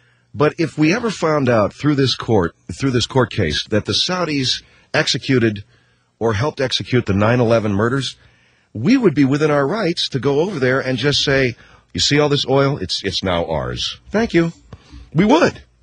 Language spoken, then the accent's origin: English; Arcadia, California, United States; I grew up in Arcadia, California. What's in Arcadia?